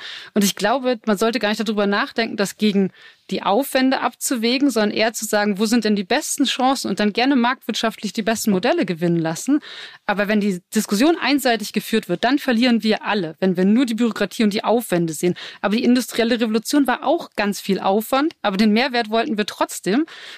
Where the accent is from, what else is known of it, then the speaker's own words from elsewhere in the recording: Mölln, Schleswig-Holstein, Germany; ich komme selbst, muss ganz kurz persönlich werden, ich komme aus Mölln.